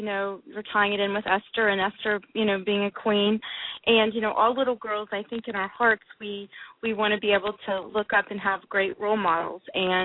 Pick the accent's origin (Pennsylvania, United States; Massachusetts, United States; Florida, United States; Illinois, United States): Florida, United States; Orlando; Well, I grew up in Orlando, and fortunately, as a lot of people do know, my childhood wasn't the best.